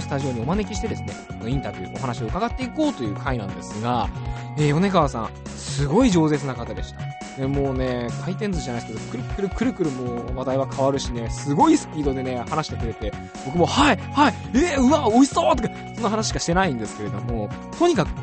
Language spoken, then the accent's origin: Japanese; Saitama, Japan; それと同様に僕地元埼玉なんです